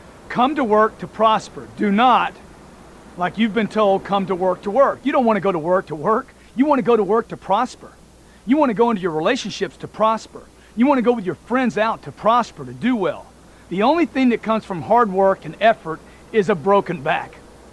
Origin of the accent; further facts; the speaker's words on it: Louisiana, United States; I come from Louisiana where they do a sausage there that most of you would never eat, okay?